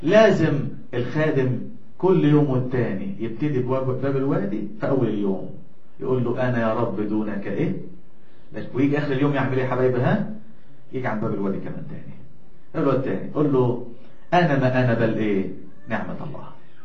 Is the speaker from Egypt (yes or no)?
yes; Egypt; وإحنا كمصريين يلا زي بعض